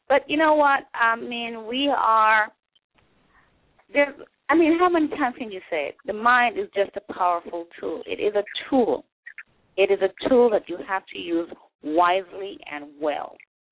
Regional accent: Jamaica; I grew up in Jamaica, and every time my mom would come in, we'd go with her to the airport

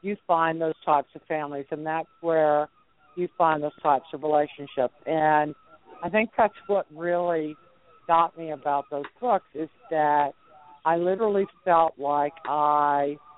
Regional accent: Texas, United States; I was born and raised in Texas and because I spent more time than I can tell you in New Orleans.

